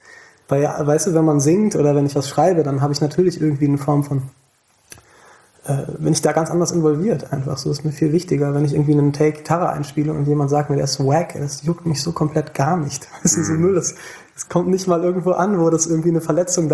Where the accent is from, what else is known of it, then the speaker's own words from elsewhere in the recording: Thomasberg, North Rhine-Westphalia, Germany; also born or lived in Siegburg; Ich bin in Siegburg geboren. Ich habe in der Nähe von Königswinter bin ich aufgewachsen, im Dorf in Thomasberg.